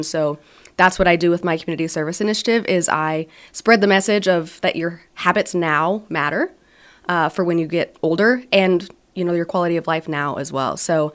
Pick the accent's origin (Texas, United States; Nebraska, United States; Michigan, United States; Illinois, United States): Nebraska, United States; Scottsbluff; Yeah, born and raised in Scottsbluff